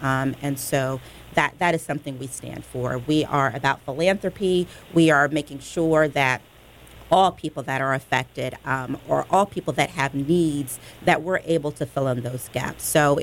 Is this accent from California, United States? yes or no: yes; Los Angeles, California, United States; So I am actually here from Los Angeles.